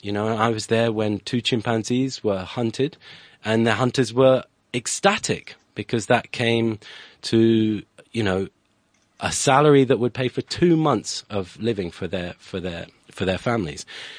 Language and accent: English; United Kingdom; also born or lived in France; I'm British, but it is a French name.